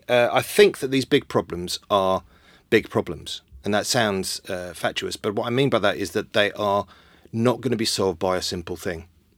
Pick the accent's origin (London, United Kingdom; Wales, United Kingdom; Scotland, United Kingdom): London, United Kingdom; I grew up in North London. My family were all Welsh, so we're sort of outsiders.